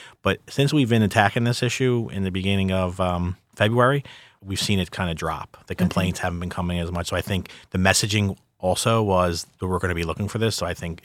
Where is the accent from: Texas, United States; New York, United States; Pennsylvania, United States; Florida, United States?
Pennsylvania, United States; Philadelphia; I'm from Philadelphia, so I've traveled it a lot.